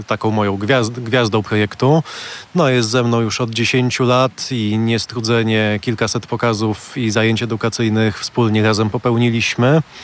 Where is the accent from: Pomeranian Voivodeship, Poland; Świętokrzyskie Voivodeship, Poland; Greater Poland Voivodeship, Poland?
Pomeranian Voivodeship, Poland; Malbork; Potem wyrastając w cieniu Malborskiej Twierdzy, bo pochodzę z Malborka, zacząłem się mocno interesować historią.